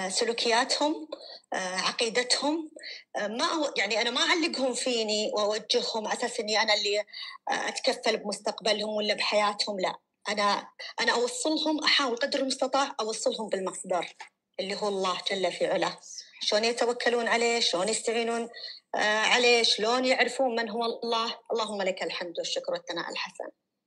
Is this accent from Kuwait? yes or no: yes; Kuwait; now in Saudi Arabia; أنا من الكويت.